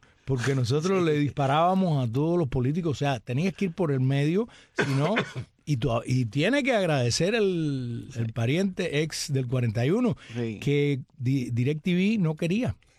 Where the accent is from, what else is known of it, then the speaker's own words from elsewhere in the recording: Cuba; yo soy de los cubanos, yo soy cubano.